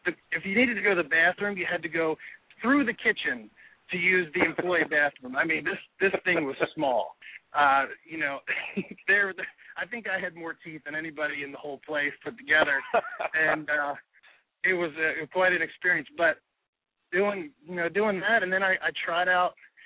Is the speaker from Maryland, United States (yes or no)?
yes; Ocean City, Maryland, United States; I'm from Ocean City, Maryland.